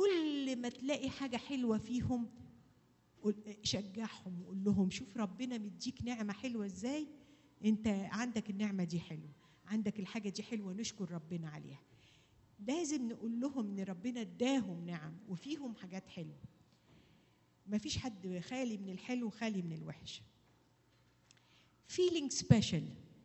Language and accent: Arabic; Egypt